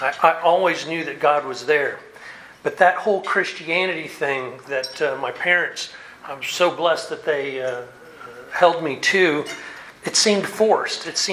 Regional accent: Fort Lauderdale, Florida, United States; In the summer of 1976, again, I grew up in Fort Lauderdale, and all my family was from the Chattanooga, Lakeview, Ringgold, Lafette area. And we vacationed up here.

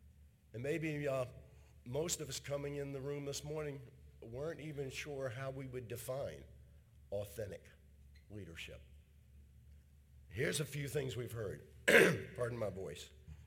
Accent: Ireland; Actually, I got up and walked out 6 times because I'm Irish and a slow learner.

